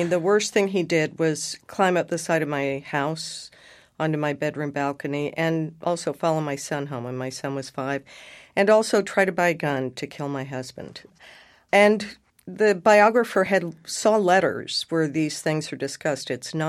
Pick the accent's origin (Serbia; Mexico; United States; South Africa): United States; Texas; Tropic of Squalor was the joke name we had for my hometown, which was this swampy little backwater in East Texas where there's flaming industrial towers and snakes and alligators.